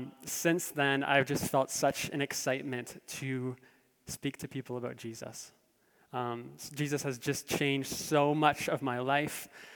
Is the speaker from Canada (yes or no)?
yes; Abbotsford, British Columbia, Canada; So I grew up in Abbotsford.